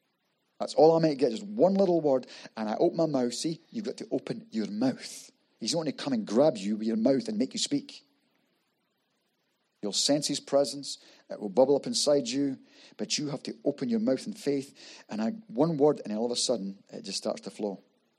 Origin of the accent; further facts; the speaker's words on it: Scotland, United Kingdom; He's using me. I'm Scottish. This is who he's using. So my vocabulary, he's going to use my vocabulary because that's how I speak.